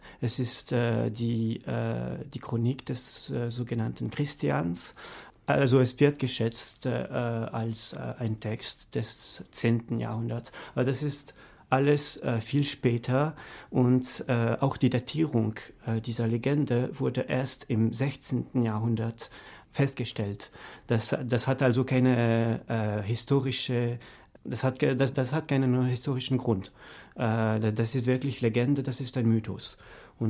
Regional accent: Paris, Île-de-France, France; German is a second language; Ja, ich bin aus Frankreich, bin in Paris geboren, aber ich muss dazu noch hinzufügen, dass ich auch halb tschechisch bin

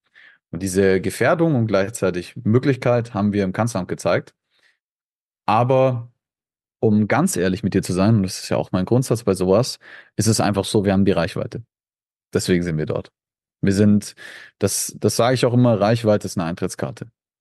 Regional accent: Germany; Ich komme aber nicht aus Österreich, ich komme aus Deutschland.

